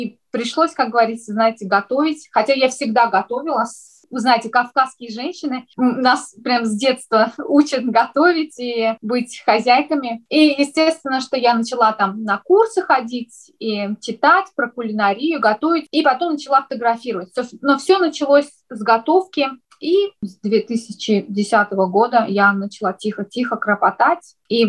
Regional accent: Azerbaijan; то, что я из Азербайджана, я думаю, что это, как говорится, фундамент всего для меня, потому что классически в Азербайджане мы все прям с детства видим, как наши мамы готовят

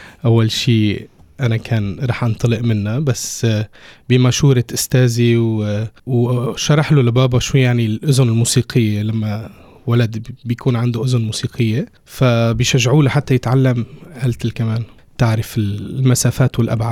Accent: Aleppo, Aleppo Governorate, Syria; moved away as an adult; now in Lebanon; أنا من مواليد حلب، بلشت عمري 9 سنين تقريبا بال99، بلشت بمعهد بالي، بعدين انتقلت على معهد

